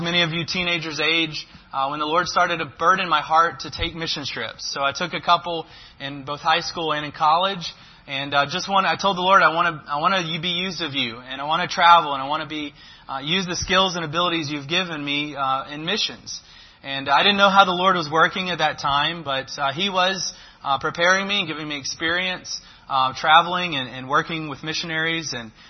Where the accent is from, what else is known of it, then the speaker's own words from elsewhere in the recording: Madison County, Georgia, United States; also born or lived in Athens; I was born in Athens. I was raised in Madison County